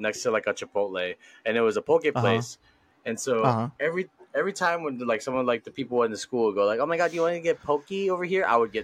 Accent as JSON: {"language": "English", "region": "Hawaii", "country": "United States", "tie": "born or raised there", "said": "I guess it's because we're from Hawaii and we grew up with poke that we just know good."}